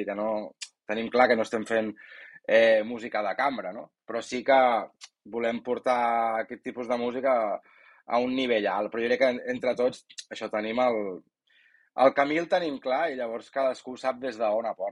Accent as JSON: {"language": "Catalan", "region": "Catalonia", "country": "Spain", "said": "crec que som tots catalans, els músics"}